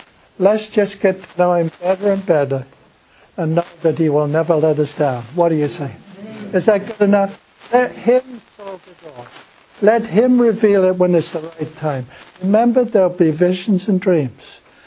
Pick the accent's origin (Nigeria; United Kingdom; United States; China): United Kingdom; England; Now, I grew up in England